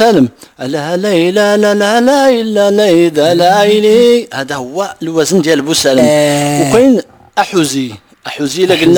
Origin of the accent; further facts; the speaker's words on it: Asni, Marrakesh-Safi, Morocco; born there; فين تزاديت؟ يعني اسني